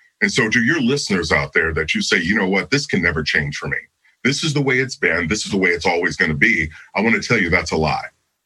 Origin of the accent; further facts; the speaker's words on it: Kentucky, United States; I grew up in Kentucky, so there are fields everywhere.